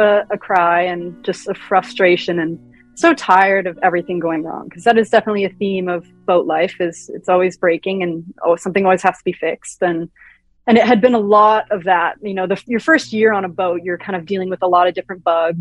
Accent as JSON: {"language": "English", "country": "Canada", "said": "was being Canadian, I had spent my time in the U.S."}